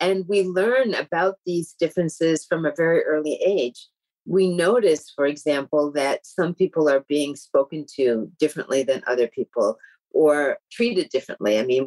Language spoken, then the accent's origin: English; Tallahassee, Florida, United States; born there; I was born in Tallahassee, Florida, at a time when the South was still very much ruled by a system of segregation, Jim Crow segregation, as we called it.